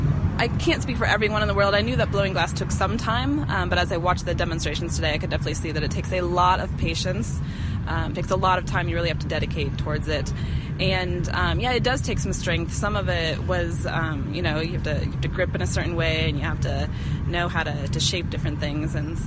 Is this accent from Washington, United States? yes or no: no; Indianapolis, Indiana, United States; I'm from Indianapolis